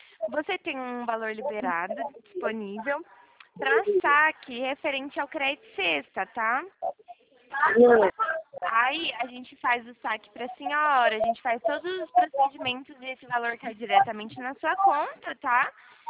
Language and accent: Portuguese; Americana, São Paulo, Brazil; Eu sou de Americana, São Paulo.